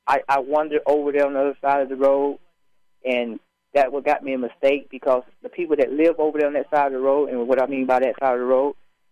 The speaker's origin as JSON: {"language": "English", "town": "Gaffney", "region": "South Carolina", "country": "United States", "tie": "born or raised there", "said": "Well, I come from Gaffney, South Carolina, known for football. It's a football town."}